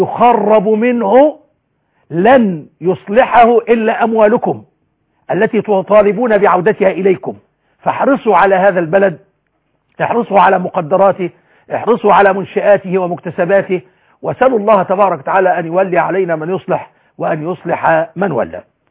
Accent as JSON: {"language": "Arabic", "country": "Egypt", "said": "بلدنا مصر"}